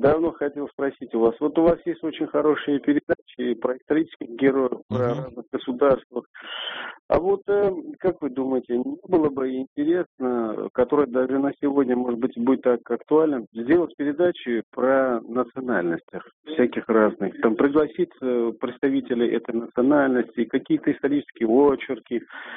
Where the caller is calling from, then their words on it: Orenburg, Orenburg Oblast, Russia; Я из Оренбурга.